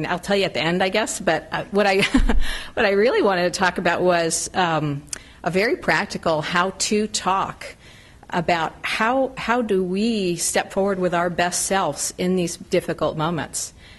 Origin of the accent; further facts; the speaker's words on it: New Mexico, United States; I was from Podunk, New Mexico, and all the files came in here to the University of Washington